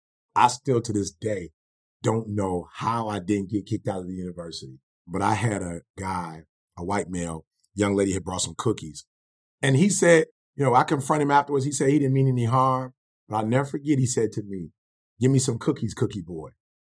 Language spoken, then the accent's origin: English; Detroit, Michigan, United States; I'm sorry. I'm from Detroit.